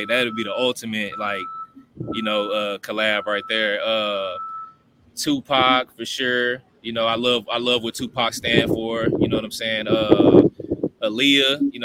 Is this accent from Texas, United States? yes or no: yes; La Marque, Texas, United States; So, yeah, I'm from Lamarck. That's like 10 minutes from Galveston, about 30 minutes from Houston.